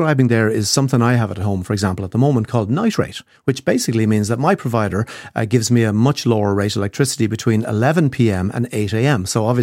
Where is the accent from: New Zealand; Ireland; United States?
Ireland; Kilkenny, Leinster; Even my hometown of Kilkenny, there are plenty of 150, 200 kilowatt high-speed chargers.